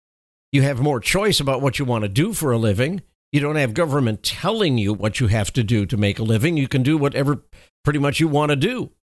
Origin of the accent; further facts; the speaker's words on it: United States; On some level, as an American, it's like hard not to get behind or hard not to get kind of emotional about that spirit and that fight.